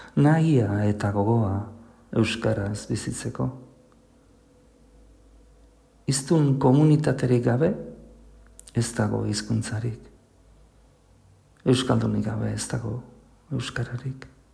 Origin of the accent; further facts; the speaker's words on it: Ondarroa, Basque Country, Spain; now in New York, United States; Nire herrian, Ondarroan, batuko natzaio.